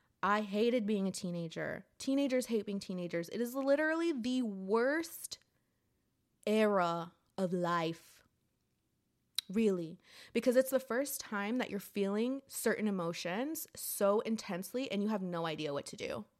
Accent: United States; But I'm American, and already this country is so individualistic.

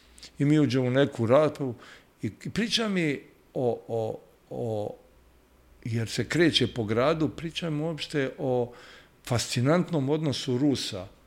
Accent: Bosnia & Herzegovina; now in Belgrade, Serbia; ja sam tvoj otac, kad smo došli iz Bosne, mi smo isto to tako, ja sam pitao, ušao sam na Kalnić pijacu, još sam ja zato bio Beograđanin

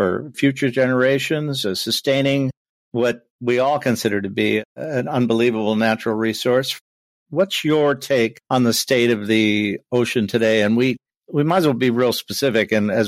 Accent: Manhasset, New York, United States; I grew up in Manhasset Bay, Long Island, in New York

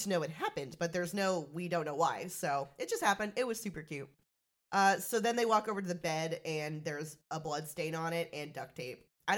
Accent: North Carolina, United States; Like, I'm from North Carolina.

